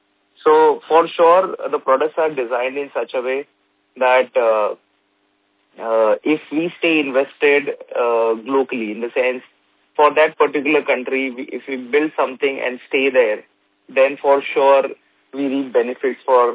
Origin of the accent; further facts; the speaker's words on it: India; we should be proud as Indian that what we have built over the last 15, 20 years is a premium now in a global market.